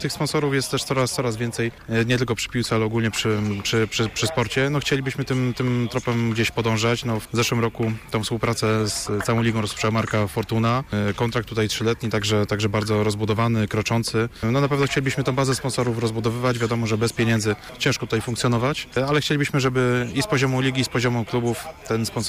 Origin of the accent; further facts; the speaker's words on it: Poznań, Greater Poland Voivodeship, Poland; a mi jako rodowitemu Poznaniakowi nie wypada nic innego, jak tylko pomóc